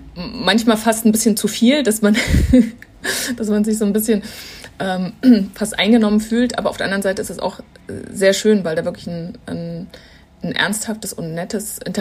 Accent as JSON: {"language": "German", "town": "Jena", "region": "Thuringia", "country": "Germany", "tie": "born or raised there", "said": "ich bin in Jena aufgewachsen, das heißt, hier ist es recht muckelig und ich bin auch sehr gut behütet aufgewachsen"}